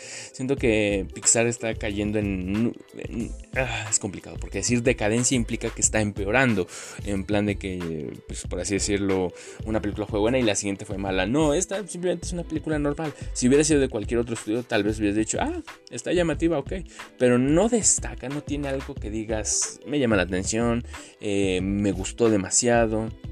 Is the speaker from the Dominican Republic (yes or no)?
no; Mexico; así como los mexicanos en su momento fuimos